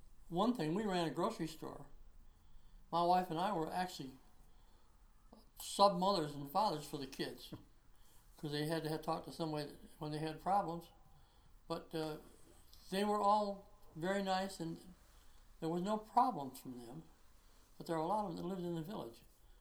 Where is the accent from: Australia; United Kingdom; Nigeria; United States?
United States; North Bennington, Vermont; I was born in North Bennington in 1920 in the building in the back of Powers Market. I've moved a grand total of three blocks in 88 years.